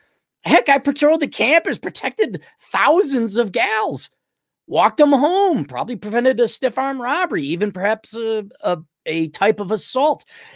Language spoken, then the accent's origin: English; Saint Paul, Minnesota, United States; born there; also born or lived in Milwaukee; And I was born in St. Paul. Didn't live there long. We moved to Milwaukee later. But okay, I'm a native of Minnesota